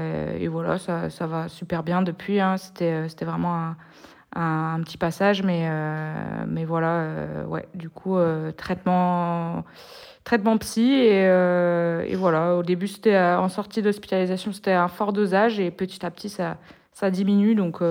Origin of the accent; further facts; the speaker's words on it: Brest, Brittany, France; Je suis de Brest, donc la pointe du Finistère, quoi, la pointe.